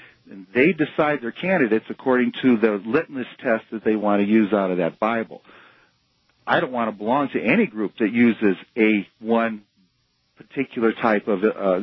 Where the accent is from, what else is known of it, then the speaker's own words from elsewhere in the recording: Chicago, Illinois, United States; I grew up in Chicago, too. I know what the Daily Machine was like.